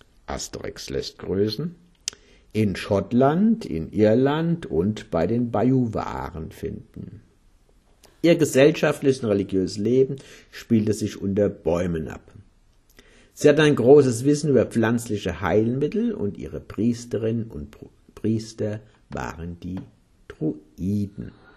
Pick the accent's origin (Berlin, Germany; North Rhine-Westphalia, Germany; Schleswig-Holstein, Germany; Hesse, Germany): Hesse, Germany; Bei uns in Hessen wurde damals die germanische Göttin